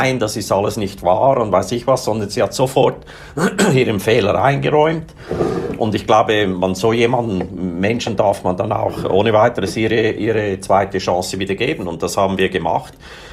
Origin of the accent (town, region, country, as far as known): Switzerland